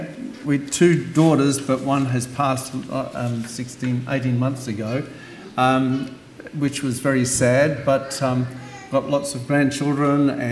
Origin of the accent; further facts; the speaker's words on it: Australia; also born or lived in New Zealand; I'm an Aussie from way back, but I went to New Zealand, met Marg, and married and settled there for 26 years. I was an itinerant evangelist after doing Bible college, and then called to by God to come to back to Australia